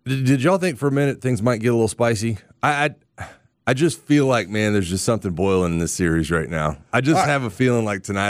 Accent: Pensacola, Florida, United States; Well, look, I'm from Pensacola, Florida. We're just straight up, you know, white trash down there.

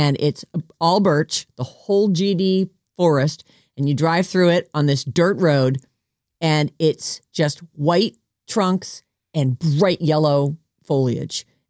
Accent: East Coast, United States; Where I grew up on the East Coast, we used to, every year we would make scarecrows where you take your dad's pants and tie a knot at the bottom and stuff them with pine needles.

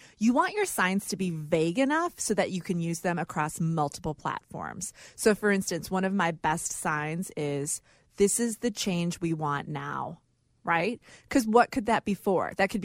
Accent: Winnetka, Illinois, United States; I feel like growing up in Winnetka, I was exposed to a lot.

